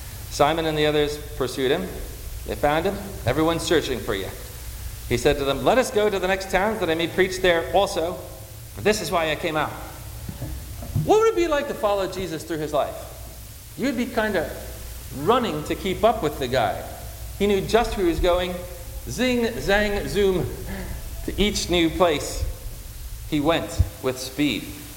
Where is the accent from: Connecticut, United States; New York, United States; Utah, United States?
Connecticut, United States; You know, I grew up in Connecticut. Anybody from Connecticut?